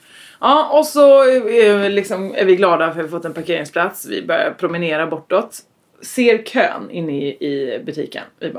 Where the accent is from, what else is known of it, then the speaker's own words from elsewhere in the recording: Halland County, Sweden; Jag är ju från Halland.